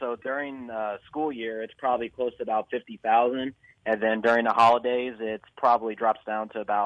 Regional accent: Florida, United States; now in Cape Girardeau, United States; I mean, I'm originally from Florida, so that's why.

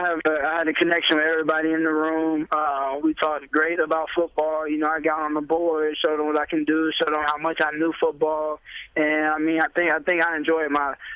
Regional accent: Atlanta, Georgia, United States; I'm from Atlanta.

